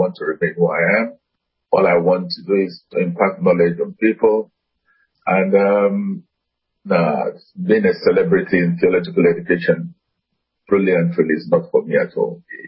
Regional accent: Nigeria; Well, I was brought up in Nigeria

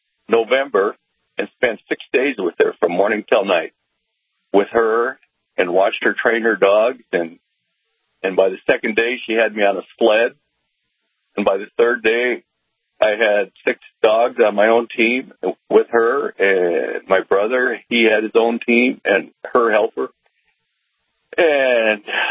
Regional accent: Devils Lake, North Dakota, United States; now in Bismarck, United States; I grew up in Devil's Lake, North Dakota, moved to Bismarck 40 years ago, retired from Minn Kota Power, power plant northwest of Bismarck in Center.

